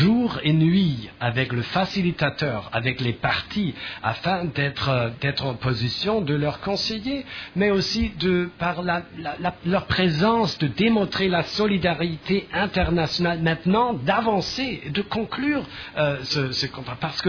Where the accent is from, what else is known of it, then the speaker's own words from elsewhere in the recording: Germany; French is a second language; Je viens de l'Allemagne.